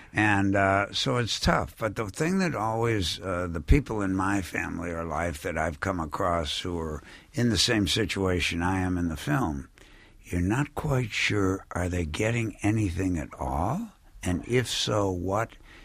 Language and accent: English; Winnetka, Illinois, United States; also born or lived in Glencoe; I mean, when I grew up on the North Shore outside of Chicago in Winnetka and Glencoe, and when you go 150 miles west of Lake Michigan, it starts getting very black and white.